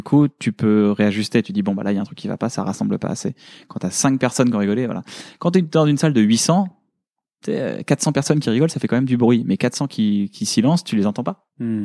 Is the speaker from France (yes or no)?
yes; Paris, Île-de-France, France; Maintenant je suis parisien